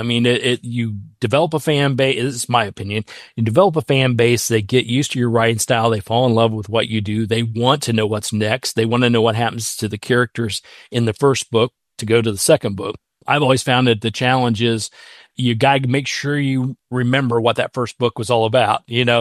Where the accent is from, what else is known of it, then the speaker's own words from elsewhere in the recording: Richmond, Indiana, United States; even to my hometown of Richmond, Indiana, playing for the symphony